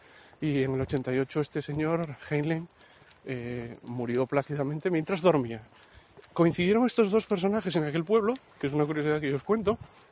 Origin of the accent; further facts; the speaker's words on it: Grado, Asturias, Spain; tan pequeña como Pravia, por ejemplo, aquí en Asturias, ¿no? Más pequeña que mi pueblo, que es Grado.